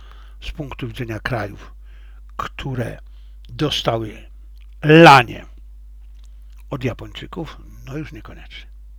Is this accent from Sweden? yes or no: no; China; z jednej strony jako Chińczyk jest dla mnie oczywiste